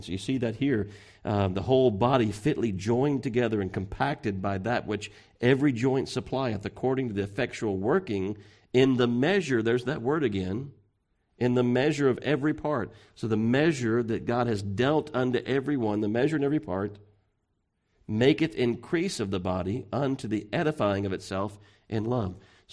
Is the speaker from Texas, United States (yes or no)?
yes; Pasadena, Texas, United States; born there; You know, I was born in Pasadena, so I'm not far, not California, but Texas. Born pretty close by, you know, so I'm not too far away.